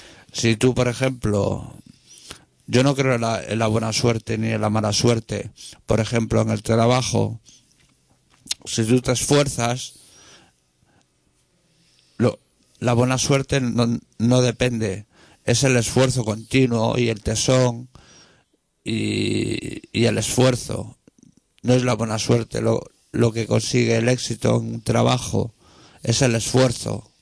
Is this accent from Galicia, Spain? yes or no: yes; Galicia, Spain; born there; Yo, como soy gallego de nacimiento, bueno, me considero, como decía el difunto Pepe Rubianes, soy galaico catalán y me he criado en las supersticiones.